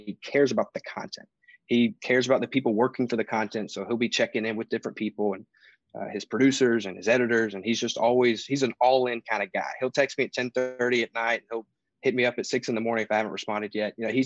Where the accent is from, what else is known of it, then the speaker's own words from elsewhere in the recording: Georgia, United States; He's from South Georgia, so, you know, I'm from Georgia.